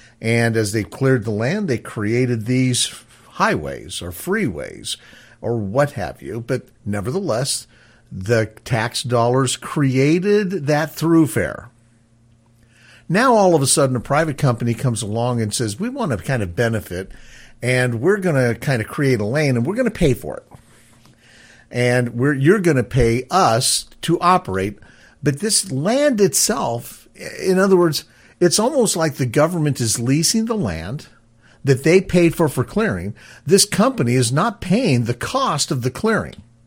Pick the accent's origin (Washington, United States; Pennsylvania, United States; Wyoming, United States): Washington, United States; Seattle; when I grew up in the Seattle area, they made major improvements in the throughput of traffic in the 1970s.